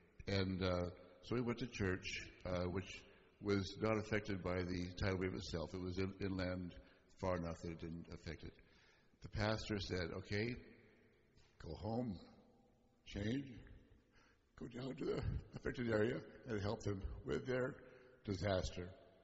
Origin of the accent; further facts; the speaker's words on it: Crescent City, California, United States; I grew up in Crescent City, just up the coast here.